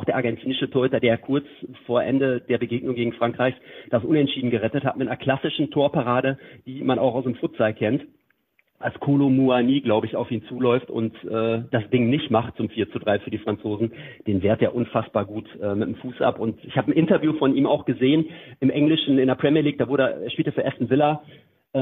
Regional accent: Bocholt, North Rhine-Westphalia, Germany; wenn ich hier an Bocholt denke, meine Heimatstadt

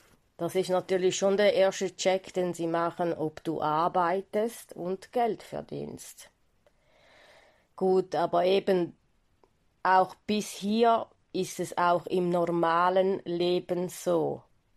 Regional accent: Switzerland; ich bin aus der Schweiz

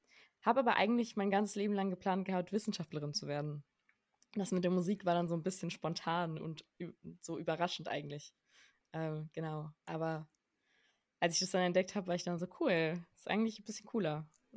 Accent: Amsterdam, North Holland, Netherlands; also born or lived in Frankfurt; now in Berlin, Germany; ich komme ursprünglich aus Amsterdam und bin aber dann irgendwann nach Frankfurt gezogen und danach nach Berlin nach dem Abi.

